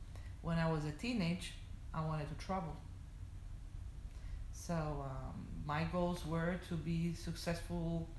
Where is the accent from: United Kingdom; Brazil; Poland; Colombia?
Poland; now in Miami, United States; I was growing up in Poland when I was young and beautiful, and so I enjoyed that time of the year, of my life. And now since I'm, older, I have my family here